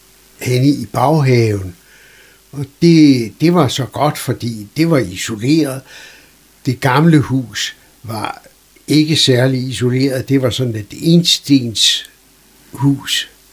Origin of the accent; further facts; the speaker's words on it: Skagen, North Denmark Region, Denmark; Det er et gammelt skagenshus, som formodentlig er bygget i begyndelsen af 1800-tallet.